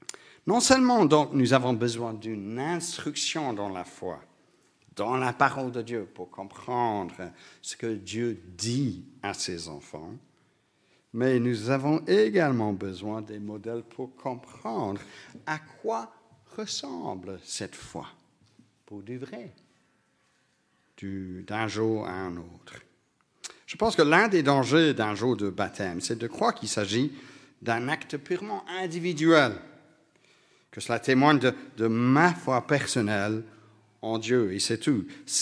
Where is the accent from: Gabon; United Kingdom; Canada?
United Kingdom; accent: British; French is a second language; now in France; que j'ai, à 18 ans, que j'ai vécu en France, que j'arrive à me débarrasser aujourd'hui entièrement de mon accent britannique.